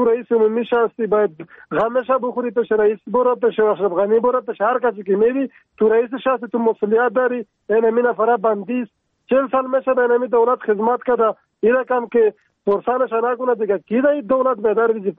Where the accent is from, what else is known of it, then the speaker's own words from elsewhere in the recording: Paktika, Afghanistan; از ویدار از کابل تماس گرفتیم. ولایت ما پکتیکا است. 40 سال میشه نمینجا در منطقه در دولمان زندگی میکنیم.